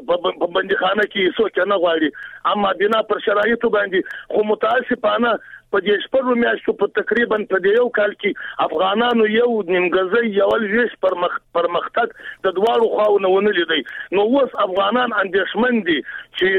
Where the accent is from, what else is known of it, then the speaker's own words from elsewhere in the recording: Afghanistan; خبره ده چې موږ افغانان یو نظر ورکوم، زه پښتنه د چا سره لرم.